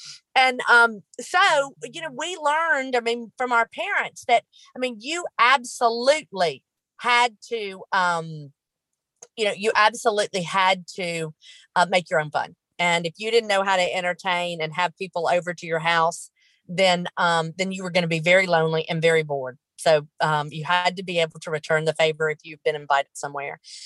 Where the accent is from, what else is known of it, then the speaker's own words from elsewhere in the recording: Rosedale, Mississippi, United States; I was born and raised here in Rosedale, Mississippi, which is just this little town south of Memphis, north of Jackson, but it's right on the river.